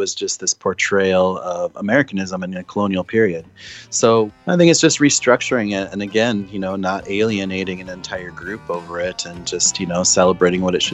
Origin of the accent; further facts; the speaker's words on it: Pine Ridge, South Dakota, United States; born there; because when I was born on Pine Ridge in 1974, it hadn't even been 100 years since the Lakota were all forced onto the Pine Ridge Reservation